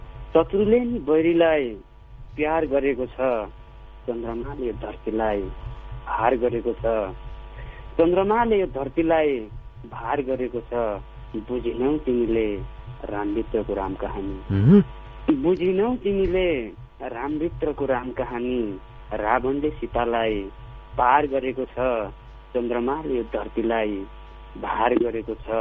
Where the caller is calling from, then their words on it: Banasthali, Bagmati, Nepal; हजुर, म वनस्थलीदेखि